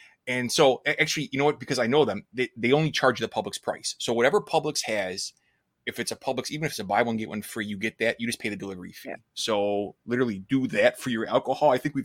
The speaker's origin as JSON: {"language": "English", "town": "Chicago", "region": "Illinois", "country": "United States", "said": "So even though I'm from Chicago, as far as frozen goes, DiGiorno is what we usually cook out there."}